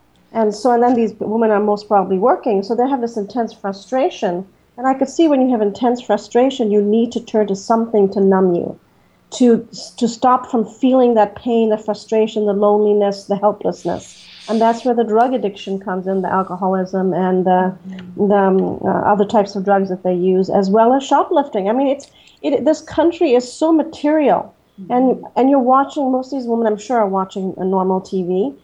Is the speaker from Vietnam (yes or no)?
no; India; I grew up in India for much of my early years